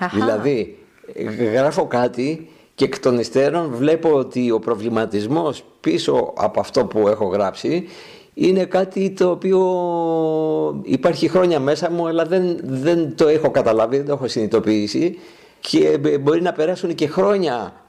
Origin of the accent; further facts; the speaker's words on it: Greece; εγώ λέω ότι είναι ελληνική, γιατί εφόσον είμαι Έλληνας και ζω στην Ελλάδα, είναι ελληνική εκ των πραγμάτων